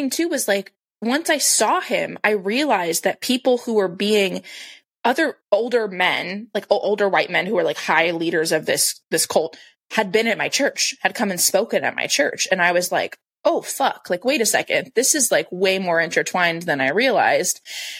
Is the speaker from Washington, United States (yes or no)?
yes; Washington, United States; because I grew up in Washington, which I think people on the podcast already know that.